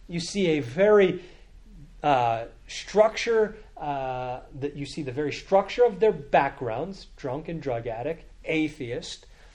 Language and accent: English; Canada; I grew up in Canada. I was forced in Canada to learn French all throughout my grade school education.